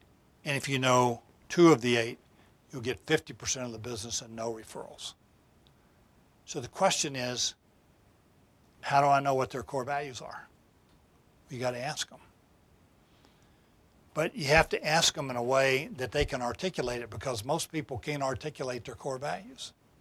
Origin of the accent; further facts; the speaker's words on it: Texas, United States; I grew up in Texas, and in West Texas, and all over the Southwest